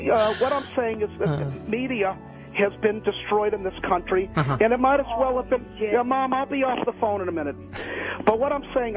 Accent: Massachusetts, United States; I come from Massachusetts.

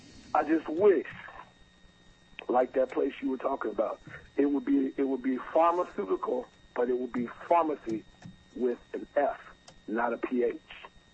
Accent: Ohio, United States; I'm from Ohio, so I know how Republicans really, really can get ugly

